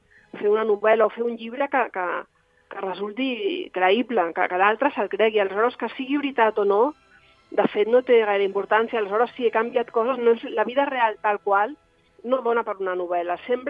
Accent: Catalonia, Spain; first language Catalan; i mira que sóc catalana i sóc totalment bilingüe

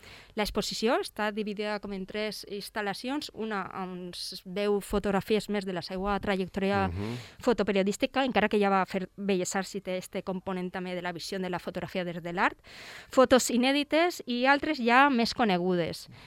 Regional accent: Valencia, Valencian Community, Spain; Jo faria una paradeta a la meua terreta, a València

